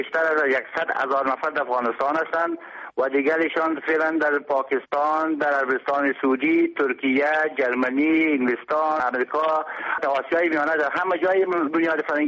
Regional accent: Bukhara, Bukhara Region, Uzbekistan; now in Afghanistan; بله، آسیب از بخارا آمدم.

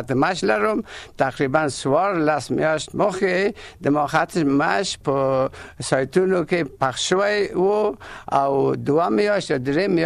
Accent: Kabul, Afghanistan; زه د کابل یم او

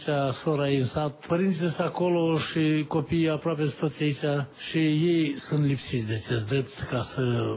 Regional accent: Odesa Oblast, Ukraine; now in Romania; Eu sunt venit din Basarabia de Sud.

